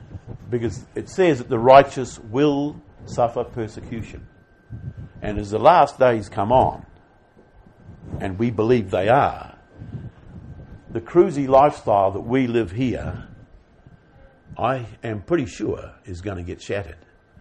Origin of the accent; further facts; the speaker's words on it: New Zealand; because I'm a New Zealander too.